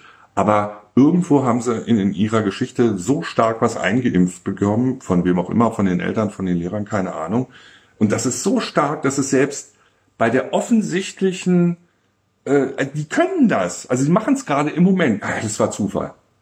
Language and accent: German; Berlin, Germany; Ich bin also in West-Berlin zur Schule gegangen